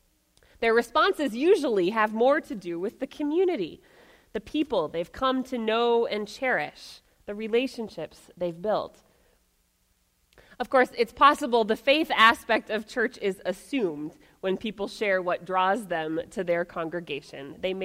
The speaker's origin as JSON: {"language": "English", "town": "Sioux Falls", "region": "South Dakota", "country": "United States", "tie": "born or raised there", "said": "When I was a little girl growing up in Sioux Falls"}